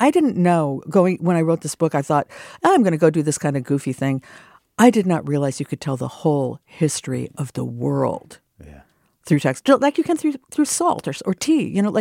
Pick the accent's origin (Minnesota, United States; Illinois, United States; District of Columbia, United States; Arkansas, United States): Minnesota, United States; Also, I'm from Minnesota, so we did